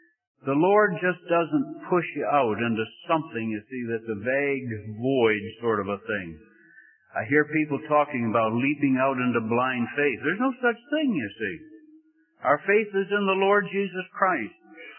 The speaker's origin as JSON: {"language": "English", "region": "Scotland", "country": "United Kingdom", "said": "because I'm a Scotsman, so I have a bunch of dollars"}